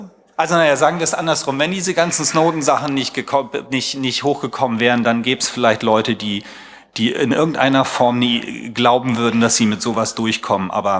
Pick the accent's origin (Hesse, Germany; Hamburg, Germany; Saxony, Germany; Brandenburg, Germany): Hamburg, Germany; zur Verteidigung meiner Heimatstadt erklären, dass es ein paar Wavies geschafft haben, den Ausbau von WLAN in Hamburger Schulen zu stoppen